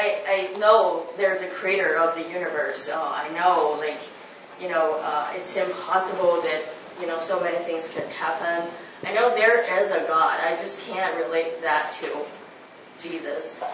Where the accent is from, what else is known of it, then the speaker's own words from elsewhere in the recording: China; English is a second language; My hometown is very close to the capital.